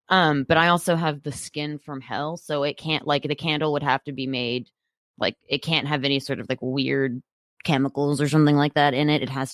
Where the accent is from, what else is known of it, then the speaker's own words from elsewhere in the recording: Chicago, Illinois, United States; also born or lived in Texas; I was born in Texas, but my home is Chicago. That's my home. That's the place that I consider to be my hometown.